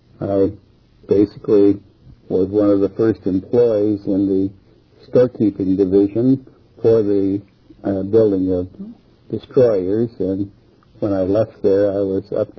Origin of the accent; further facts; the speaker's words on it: Idabel, Oklahoma, United States; born there; moved away; also born or lived in Oregon / California; I was born in Oklahoma, in McCurtain County, in the county seat, Idabel. We left Oklahoma in, I believe, 1927, and because of my father's help, and migrated to Oregon.